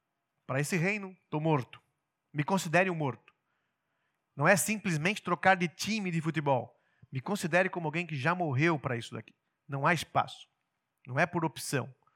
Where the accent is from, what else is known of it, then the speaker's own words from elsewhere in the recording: Minas Gerais, Brazil; born there; É como quando você sai de casa, como eu nasci em Minas Gerais.